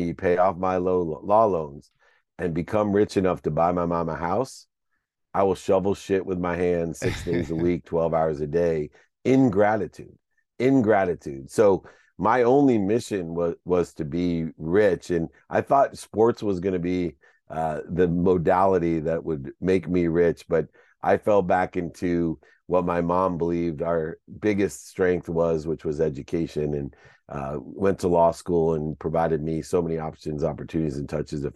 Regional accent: Akron, Ohio, United States; born there; Well, I was born in Akron, Ohio, which had, I think, a great impact on me

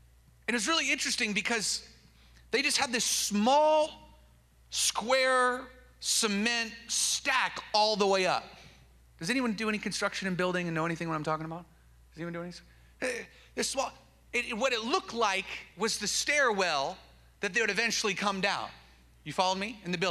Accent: Seattle, Washington, United States; This is where I was born. I grew up in Seattle. Go Seahawks.

